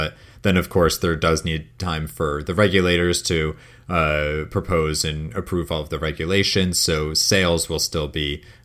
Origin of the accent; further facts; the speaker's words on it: Connecticut, United States; Yeah, and it does bleed up to my home state of Connecticut as well